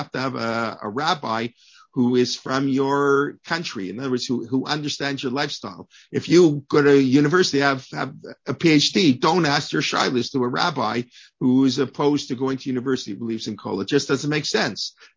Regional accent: Canada; I grew up in Canada.

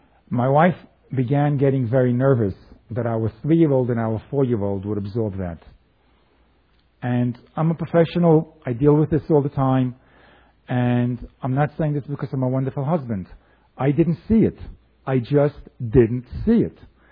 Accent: New York, United States; I come from New York. It's a little bit different.

